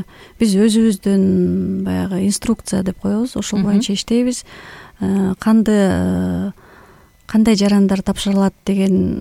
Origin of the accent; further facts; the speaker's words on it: Kochkor, Naryn Region, Kyrgyzstan; Өзүм Нарындын Кочкор өрөөнүн кызы болом. Чоң ата, чоң апамдын колунда тарбияланып өскөм, чоңойгом.